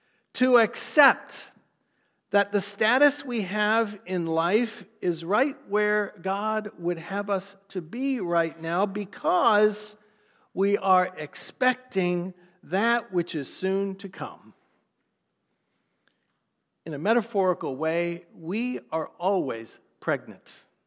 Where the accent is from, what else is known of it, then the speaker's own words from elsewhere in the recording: St. Louis, Missouri, United States; she hails from my hometown of St. Louis